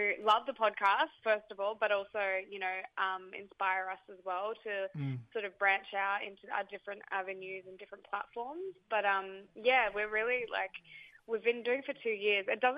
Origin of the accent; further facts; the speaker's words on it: Western Australia, Australia; now in Melbourne, Australia; So I'm a proud Noongar Yamaji woman from Western Australia, but I'm based in Melbourne, but currently in Sydney.